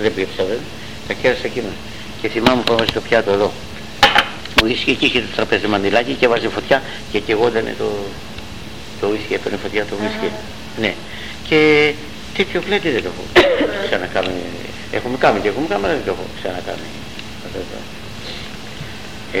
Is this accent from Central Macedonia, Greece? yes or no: no; Samos, North Aegean, Greece; now in Drama, Greece; είμαι Σαμιώτης, αλλά μένω στη Δράμα.